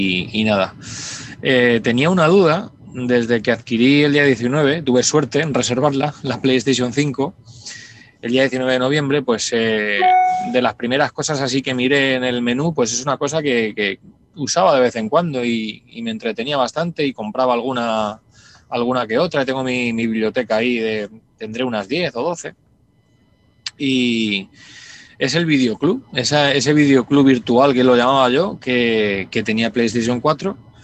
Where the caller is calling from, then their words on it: Zaragoza, Aragon, Spain; de Zaragoza